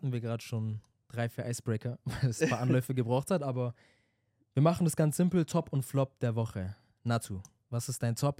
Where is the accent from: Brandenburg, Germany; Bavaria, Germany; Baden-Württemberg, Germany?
Baden-Württemberg, Germany; Stuttgart; born there; ich bin 24 Jahre alt, gebürtiger Stuttgarter und komme aus Äthiopien.